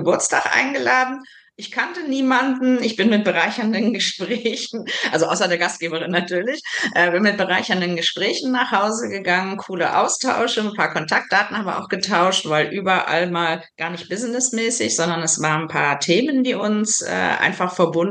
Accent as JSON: {"language": "German", "region": "North Rhine-Westphalia", "country": "Germany", "tie": "born there", "moved": "as an adult", "said": "ursprünglich komme ich aus der Nähe von Düsseldorf, da bin ich geboren und habe mich dann aber mit 21 Jahren aufgemacht, immer dahin zu gehen, wo es den Job gab, auf den ich Lust hatte."}